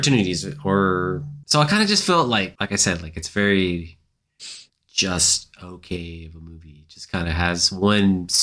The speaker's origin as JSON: {"language": "English", "country": "United States", "said": "Maybe this is a cultural thing, you know, like maybe as an American, I assume all media to be very violent and extreme in its nature."}